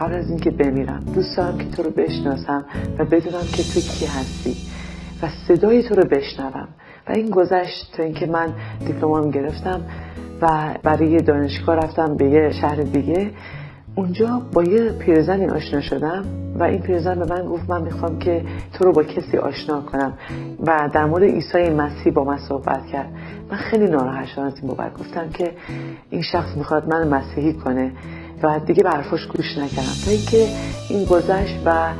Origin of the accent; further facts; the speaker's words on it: Iran; من از یه خانواده مذهبی خیلی شدیدی هستم توی ایران و توی این خانواده بزرگ شدم